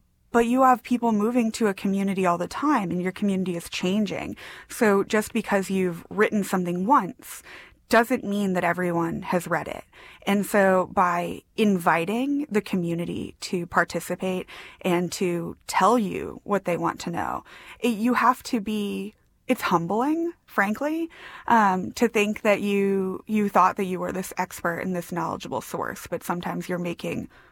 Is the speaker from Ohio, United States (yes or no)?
no; Wichita, Kansas, United States; now in Dallas, United States; I think it helps that I am a transplant here. I'm from Wichita originally, and I've lived in Dallas now about 5 years.